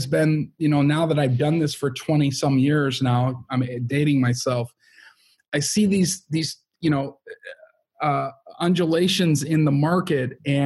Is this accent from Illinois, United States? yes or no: yes; Chicago, Illinois, United States; Growing up in Chicago, in the south suburbs of in apartment buildings my whole life.